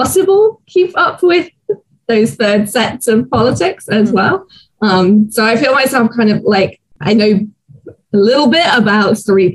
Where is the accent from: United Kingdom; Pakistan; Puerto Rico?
United Kingdom; Canterbury, South East England; now in Atlanta, United States; I grew up in Kent, in Canterbury, which is quite an affluent part of the southeast of England. I now live in Atlanta, in Georgia, in the US.